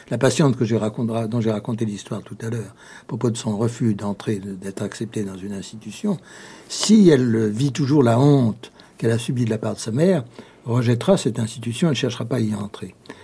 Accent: Paris, Île-de-France, France; born there; Je suis né à Paris.

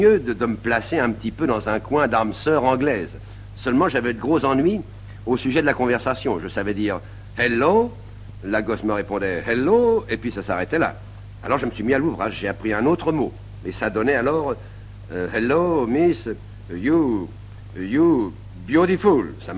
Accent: Paris, Île-de-France, France; accent: Ménilmontant drawl; Il y a tout dans mon accent. Il y a de l'accent traînard de Ménilmontant

